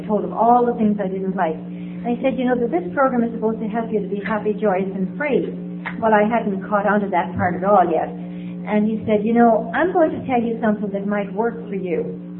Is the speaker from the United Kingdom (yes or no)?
yes; Northern Ireland, United Kingdom; I come from Ireland, and I come from the northern part of Ireland